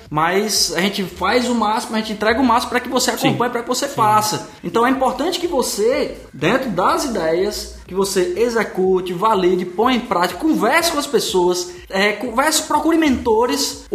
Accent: Brazil; como brasileiro, nós, como Brasil, chamar todos nós

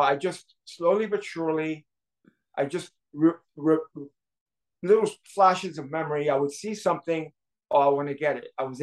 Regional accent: New York City, New York, United States; I grew up in the Bronx in the 70s, probably one of the most difficult places to be a kid back in the 70s.

